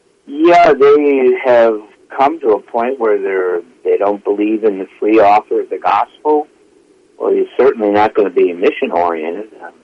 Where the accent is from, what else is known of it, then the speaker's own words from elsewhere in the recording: Michigan, United States; I was born and reared in Michigan.